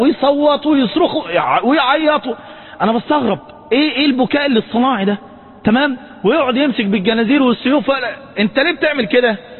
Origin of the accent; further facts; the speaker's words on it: Egypt; أما الرأس الموجودة عندنا في مصر، تمام، فهذا أمر مكذوب.